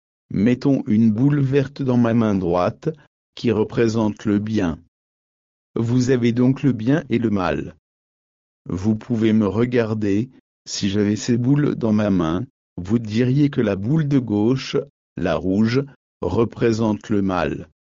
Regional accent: South Africa; Quand nous avons grandi en Afrique du Sud, je n'ai jamais vraiment.

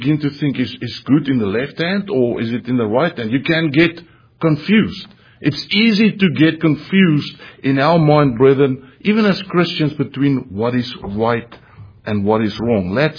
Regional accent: South Africa; When we grew up in South Africa, I never really saw in the movies, again, like the yellow bus we saw in the movies about Halloween.

